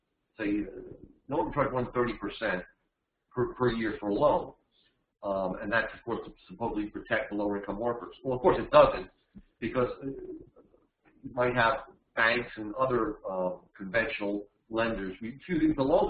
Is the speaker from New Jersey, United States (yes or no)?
yes; New Jersey, United States; despite the fact that my name is ends in a vowel and I come from New Jersey